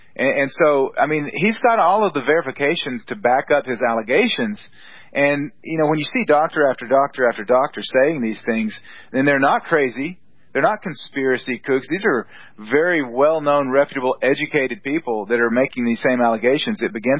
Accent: Texas, United States; I'm from Texas, so.

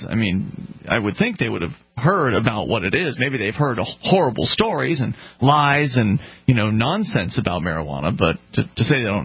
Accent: Keene, New Hampshire, United States; from Keene, blah, blah, blah.

